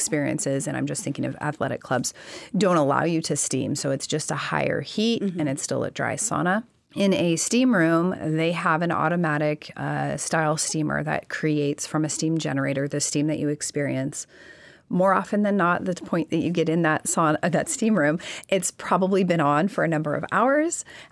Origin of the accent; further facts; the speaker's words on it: Alaska, United States; Growing up in Alaska, I'm not one that loves cold water, so kind of stay away from those.